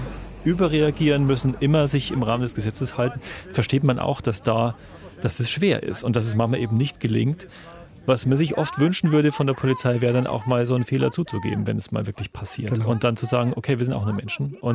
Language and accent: German; Germany